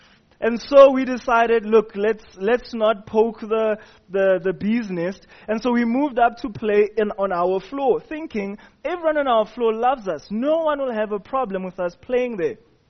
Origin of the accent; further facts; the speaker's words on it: Johannesburg, Gauteng, South Africa; growing up in Hillbro, we didn't really have a backyard of grass where we could go and play sports. So we generally played in the corridors of the flats because we lived in buildings.